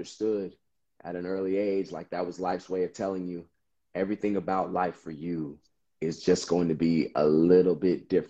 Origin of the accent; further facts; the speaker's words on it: Austin, Texas, United States; I'm a diehard, you know, native Texan, proud of my state.